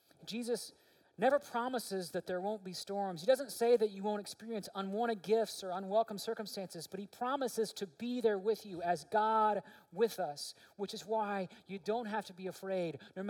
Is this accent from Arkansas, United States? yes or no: yes; Little Rock, Arkansas, United States; I grew up in Little Rock, Arkansas.